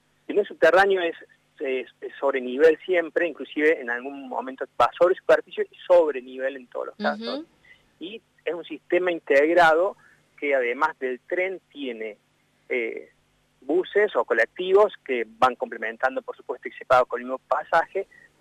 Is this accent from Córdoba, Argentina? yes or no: yes; Tío Pujio, Córdoba, Argentina; now in Córdoba, Argentina; si yo bien vivo hace mucho tiempo en la ciudad de Córdoba, soy originario de Tío Pugio, al lado de Villa María.